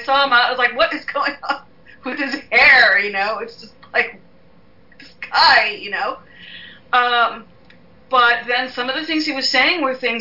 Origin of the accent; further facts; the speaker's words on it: New York, United States; I'm from New York, and I've actually seen him out.